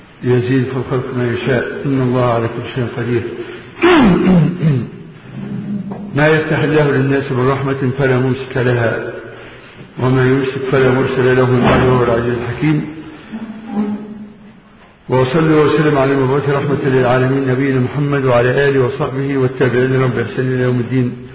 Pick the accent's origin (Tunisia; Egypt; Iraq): Egypt; لكن البشر حاليا عندنا في مصر مخالف لفعل عثمان رضي الله عنه.